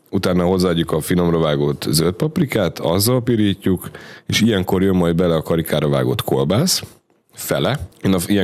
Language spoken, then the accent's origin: Hungarian; Great Hungarian Plain, Hungary; mivel alföldi gyerek vagyok, meg szerintem mindannyian közülünk